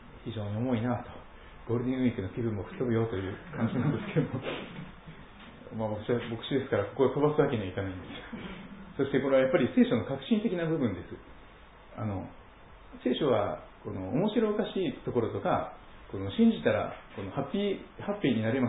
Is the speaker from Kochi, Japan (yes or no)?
yes; Kochi, Japan; 私の生まれ育った四国にはですね、高知のところにはこの囲碁荘という言葉があるんです。